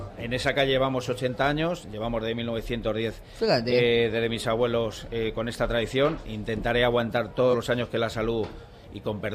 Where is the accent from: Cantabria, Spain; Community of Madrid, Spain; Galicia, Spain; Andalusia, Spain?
Community of Madrid, Spain; Madrid; Yo, aunque tengo 57 años, soy de Madrid